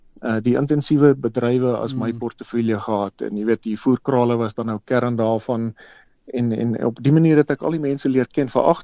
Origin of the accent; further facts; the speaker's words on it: Stellenbosch, Western Cape, South Africa; also born or lived in Pretoria; ek is in Pretoria gebore, bietjie paar jaar hier op die Hoëveld en toe is ons familie af Stellenbosch toe. Ek het daar eintlik maar groot geword, gematrikuleer by Paul Roos Gymnasium